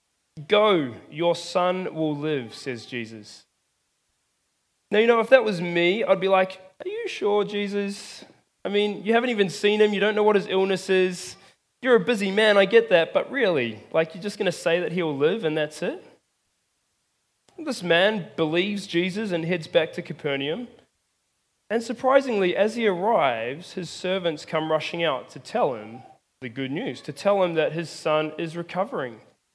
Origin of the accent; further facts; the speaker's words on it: New Zealand; now in Australia; Well, many of you may know that I grew up in New Zealand.